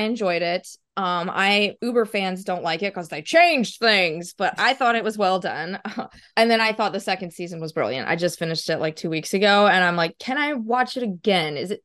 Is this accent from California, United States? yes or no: no; Dalton, Georgia, United States; Oh, okay, yeah. I grew up in Dalton, so hey.